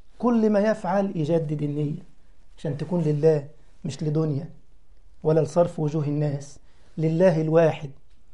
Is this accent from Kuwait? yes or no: no; Egypt; أنا من مصر